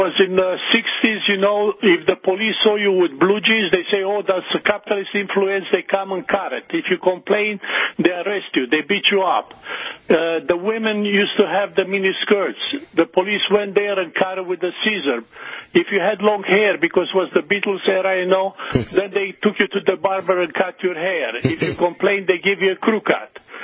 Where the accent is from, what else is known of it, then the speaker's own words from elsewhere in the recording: Romania; English is a second language; now in United States; Yeah, originally I'm from Romania.